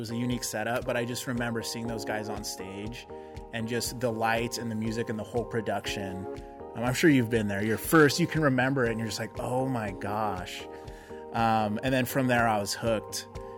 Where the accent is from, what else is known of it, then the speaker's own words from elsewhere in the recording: Tri-Cities, United States; I grew up in Tri-Cities. There wasn't a whole lot of venues going on at that time.